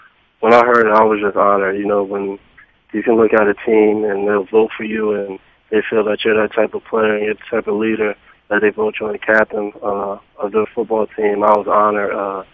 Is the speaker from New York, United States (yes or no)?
yes; New York, United States; I'm from New York, and I went to high school right along the border in Lawnsville, New Jersey.